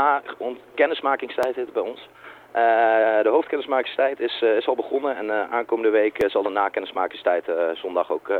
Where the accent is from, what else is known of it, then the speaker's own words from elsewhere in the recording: Nijmegen, Gelderland, Netherlands; now in Amsterdam, Netherlands; Ik kom zelf uit Nijmegen. En daar had ik een hele hechte vriendengroep. Toen ging ik naar Amsterdam, het grote onbekende Amsterdam.